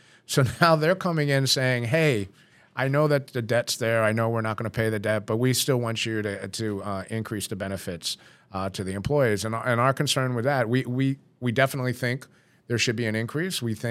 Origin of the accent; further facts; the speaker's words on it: Albany, New York, United States; I mean, I'm from Albany, and even Albany is starting to see that uptick